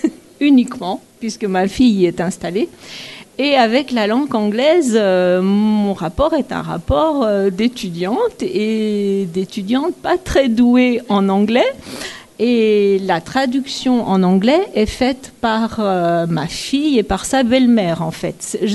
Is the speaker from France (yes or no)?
yes; Montsolier-les-Mines, France; born there; moved away as an adult; je suis née ici, à Montsolier-les-Mines, en 1958. Je suis partie m'installer en Haute-Savoie pour mon activité professionnelle.